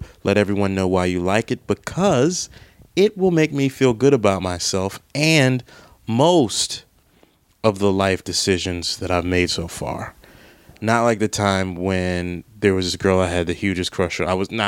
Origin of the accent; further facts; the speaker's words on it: Maryland, United States; I'm not the hugest seafood fan, and I know that it's blasphemy for me because I'm from Maryland